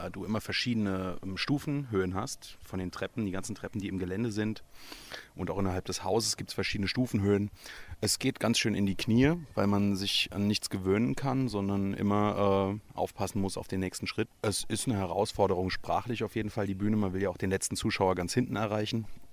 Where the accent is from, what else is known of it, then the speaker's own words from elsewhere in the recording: Berlin, Germany; ich komme aus Berlin